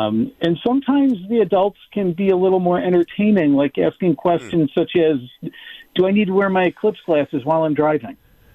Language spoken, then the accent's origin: English; Tonawanda, New York, United States; I have just been doing this since my days growing up in Tonawanda, being the kid on the driveway with the telescope.